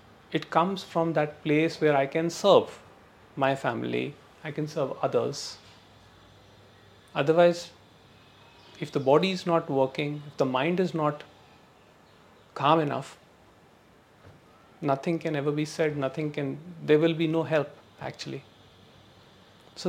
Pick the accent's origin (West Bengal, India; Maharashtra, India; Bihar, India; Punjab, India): Punjab, India; English is a second language; Like, I come from the Punjabi family.